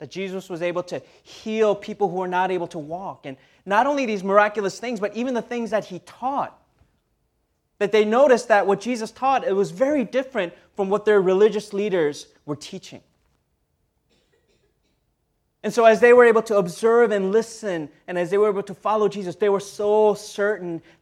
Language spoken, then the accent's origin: English; Minnesota, United States; And I really wanted to go back home. I grew up in Minnesota.